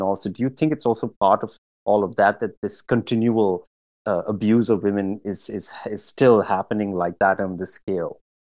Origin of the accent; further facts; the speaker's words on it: India; I grew up in India, I saw this